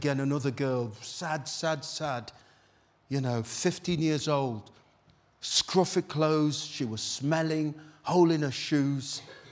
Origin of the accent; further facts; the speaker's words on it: United Kingdom; Can't say, we're British, we don't respond like that.